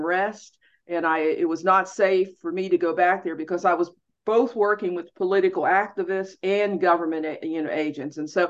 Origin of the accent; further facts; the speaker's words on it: Pittsburgh, Pennsylvania, United States; I am from Pittsburgh, Pennsylvania.